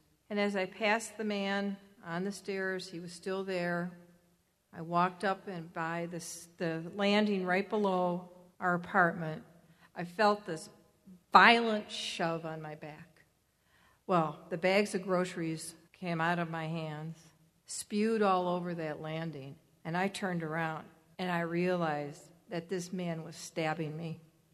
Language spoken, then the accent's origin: English; Detroit, Michigan, United States; I want you all to know that I was born and raised here in Detroit. And being a Detroiter means that you're strong, that you're resilient, that you are self-reliant